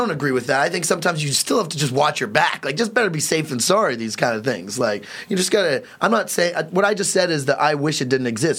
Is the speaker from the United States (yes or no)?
no; Toronto, Ontario, Canada; I have some great Muslim friends. I'm from Toronto.